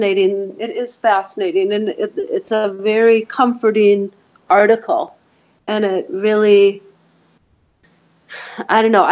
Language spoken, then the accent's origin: English; United States; like when we were growing up in America in the 70s, it was like everyone seemed to have come from a dysfunctional family.